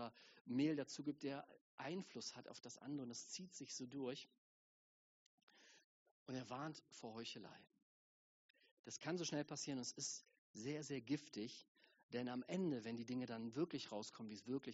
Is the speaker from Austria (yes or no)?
no; Germany; Für uns als Europäer, erst recht als Deutsche, ist das irgendwie ein Problem